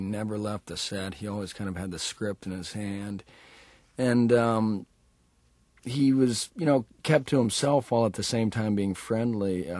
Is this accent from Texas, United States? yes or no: yes; Texas, United States; Growing up in Texas, I would have to kind of hide the fact that I had absolutely no interest in the sports page.